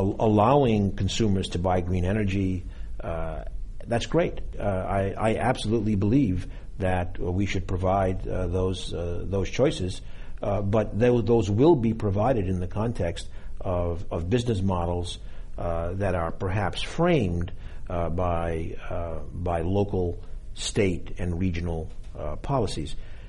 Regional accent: Boston, Massachusetts, United States; you've seen in a lot of cities, including my hometown, Boston, we have a lot of very, very old pipe

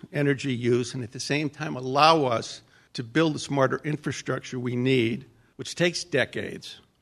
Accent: Georgia, United States; I'm a visitor from Georgia this week.

